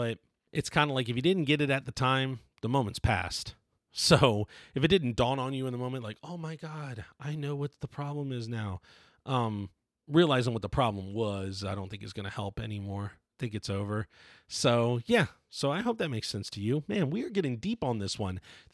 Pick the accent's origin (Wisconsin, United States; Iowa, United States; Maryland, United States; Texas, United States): Maryland, United States; He's in my hometown. Well, he's back near Baltimore. So when I go home, we're supposed to hang out and have a beer.